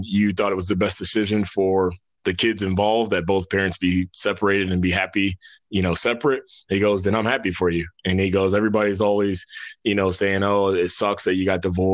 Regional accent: New York, United States; now in Atlanta, United States; So I'm in Atlanta, Georgia. Originally grew up in New York. Had to get away, had to break away from the snow and come to some warmer weather, man.

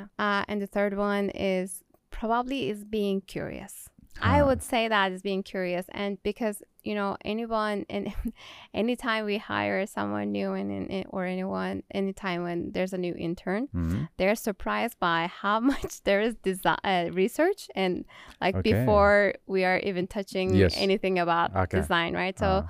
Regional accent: Turkey; also born or lived in Germany / United States; he's from Spain, I'm from Turkey, and we met in Germany, then we lived in the States

